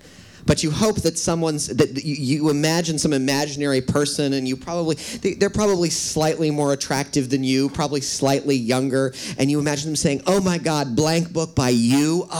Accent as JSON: {"language": "English", "region": "Midwest", "country": "United States", "also_born_or_lived": "California", "said": "I'm from the Midwest, but I lived in California for 13 years."}